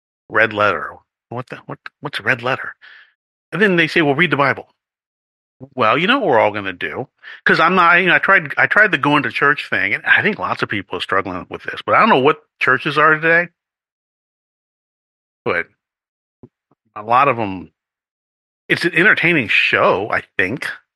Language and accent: English; United States; I grew up in America, so there's some components of this being a Christian society.